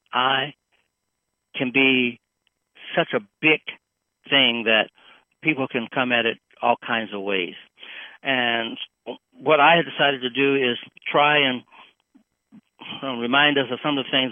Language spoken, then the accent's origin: English; Detroit, Michigan, United States; I'm from the Midwest, Detroit. I've seen snowstorms